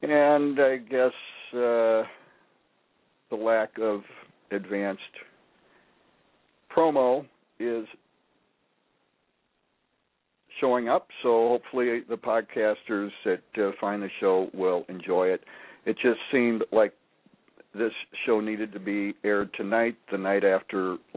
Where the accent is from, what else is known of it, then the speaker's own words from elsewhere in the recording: Minnesota, United States; from Minnesota.